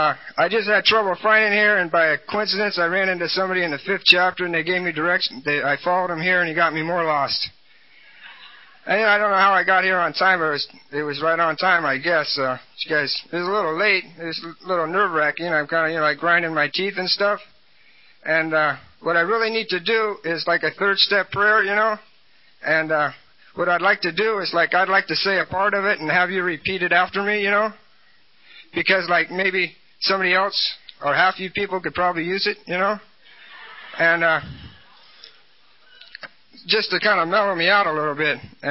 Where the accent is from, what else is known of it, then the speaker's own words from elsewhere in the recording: Walnut Creek, California, United States; And I'm from Walnut Creek, California, the home of sunshine and snobs.